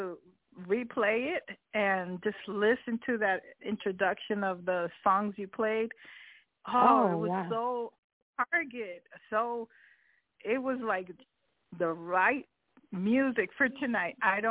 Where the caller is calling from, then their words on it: Texas, United States; from Texas.